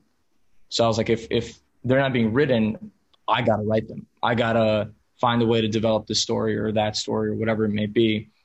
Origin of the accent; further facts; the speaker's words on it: Miami, Florida, United States; first language es; English is a second language; I'm a first generation American, but raised as Spanish as my first language. Mi mamá mexicana, mi papá colombiano. So like I was in a pocket of Miami that everyone around me was Hispanic.